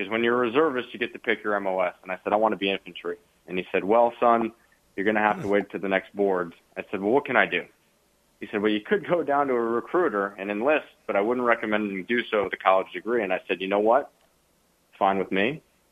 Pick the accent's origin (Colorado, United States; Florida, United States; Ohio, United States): Ohio, United States; Cleveland; I grew up in Cleveland my entire adult life.